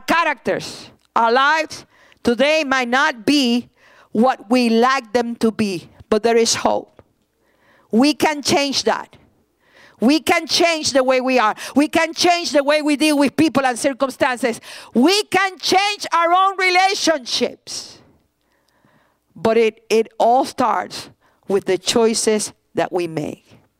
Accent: Puerto Rico; I grew up in Puerto Rico in a farm for many years, and my father had chickens in the backyard.

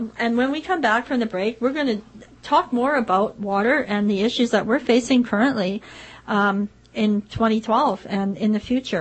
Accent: Manitoba, Canada; And I was from Manitoba at the time

